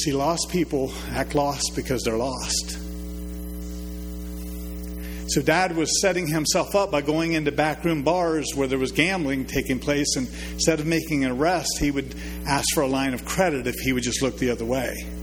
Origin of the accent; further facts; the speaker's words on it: Heath, Ohio, United States; Dad was chief of police in my hometown in Heath, Ohio.